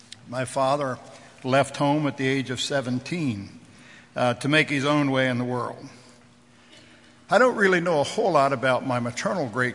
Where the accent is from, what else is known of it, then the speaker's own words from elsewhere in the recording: Lebanon, Pennsylvania, United States; born there; My story begins in Lebanon, Pennsylvania. I was born in Lebanon, Pennsylvania, which is a small city about 35 miles east of Harrisburg, Pennsylvania.